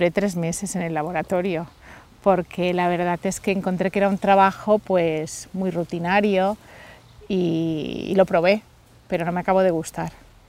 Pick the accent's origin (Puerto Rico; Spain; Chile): Spain; Palma, Balearic Islands; a lo mejor, la zona norte o las playas de Alcudia para los que somos de Palma